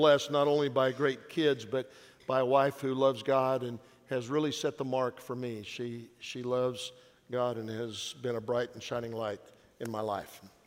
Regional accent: Nebraska, United States; now in Amarillo, United States; I grew up in Nebraska. I moved to Texas and into Amarillo specifically

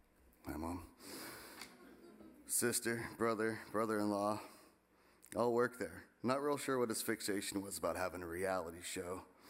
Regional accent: Pittsburgh, Pennsylvania, United States; now in Florida, United States; From growing up in Pittsburgh, taking my sister and I to school every day before he had to go to work.

